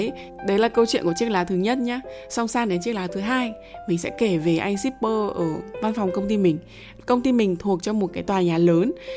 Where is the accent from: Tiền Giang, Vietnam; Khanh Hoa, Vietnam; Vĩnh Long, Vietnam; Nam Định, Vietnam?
Nam Định, Vietnam; Hải Hậu; quê mình là ở Nam Định, Hải Hậu Nam Định.